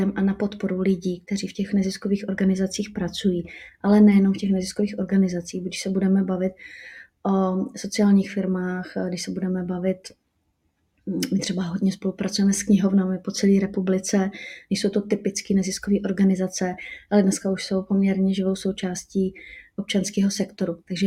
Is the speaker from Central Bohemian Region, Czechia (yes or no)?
yes; Lužná, Central Bohemian Region, Czechia; protože pocházím z vesnice, z Lužní u Rakovníka